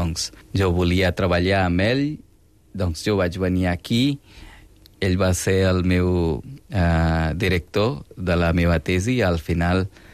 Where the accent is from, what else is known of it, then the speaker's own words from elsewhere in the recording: India; now in Barcelona, Spain; Jo, com soc de la Índia, doncs jo crec que per això podria fer l'esforç de comprendre una mica més.